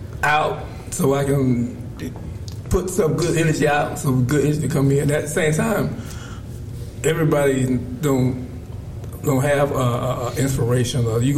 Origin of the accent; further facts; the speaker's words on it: Atlanta, Georgia, United States; I'm from Atlanta. This is my very first Splash Mocha.